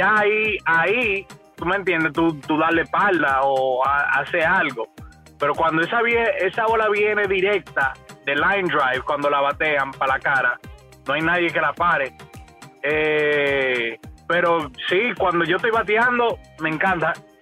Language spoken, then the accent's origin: Spanish; Santo Domingo, Distrito Nacional, Dominican Republic; Entonces yo, siendo de la capital, yo soy de Aguilucho.